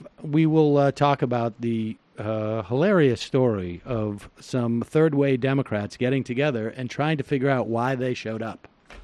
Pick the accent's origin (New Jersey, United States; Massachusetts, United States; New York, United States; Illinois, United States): Massachusetts, United States; Worcester; I grew up in Worcester. I never anyone drink bourbon.